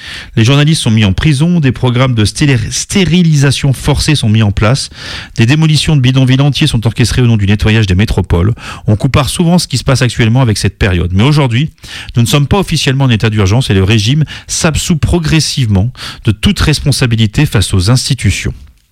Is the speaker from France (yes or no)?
no; Nairobi, Kenya; Il y en avait une dans le quartier où j'ai grandi à Nairobi.